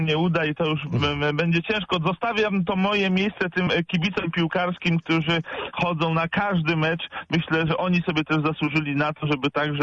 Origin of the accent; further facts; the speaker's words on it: Poznań, Greater Poland Voivodeship, Poland; born there; jako poznaniak z urodzenia